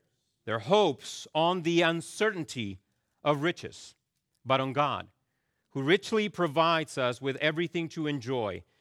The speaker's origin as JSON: {"language": "English", "country": "Chile", "tie": "born or raised there", "moved": "as an adult", "said": "Now, I grew up in Chile. You know this by now, hopefully. And in the 22 years that I spent in Chile, I don't remember ever suffering due to lack of basic provisions."}